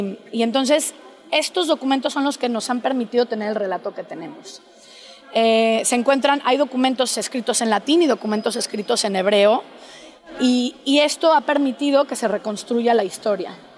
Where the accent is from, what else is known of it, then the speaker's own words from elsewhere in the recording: Mexico; también en la comunidad de donde vengo de México